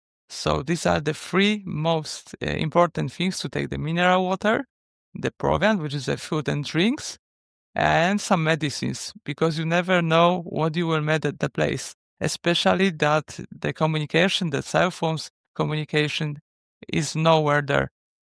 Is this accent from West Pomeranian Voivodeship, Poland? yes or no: no; Lesser Poland, Poland; English is a second language; especially as I'm living next to the Tatra Mountains in Poland, in Krakow.